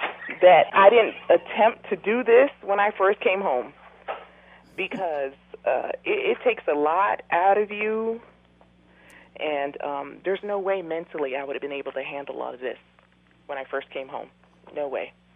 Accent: United States; I'm an American. There's so much I can do.

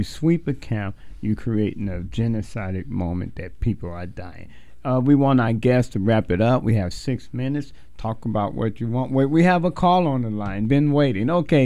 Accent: Chicago, Illinois, United States; I'm from Algale Gardens.

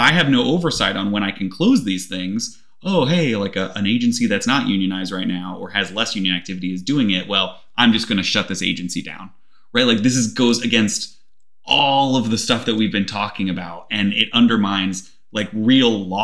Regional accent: United States; it feels, frankly, bad as an American

